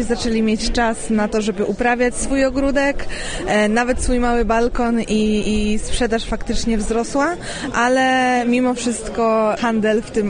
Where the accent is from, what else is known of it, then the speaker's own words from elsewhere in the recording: Rososza, Łódź Voivodeship, Poland; Jesteśmy z okolic Łasku, dokładnie z Rososzy.